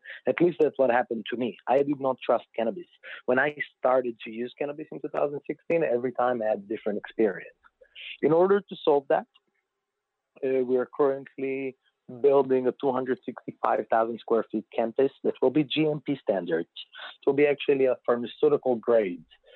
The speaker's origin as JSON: {"language": "English", "country": "Israel", "tie": "born or raised there", "moved": "as an adult", "lives_now": "United States", "said": "So my story is, I was born and raised in Israel, grew up there"}